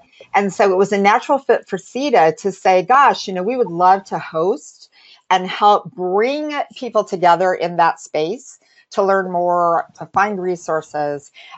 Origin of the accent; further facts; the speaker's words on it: Indiana, United States; I come from Indiana, where I live, and I was working at the Department of Ed there.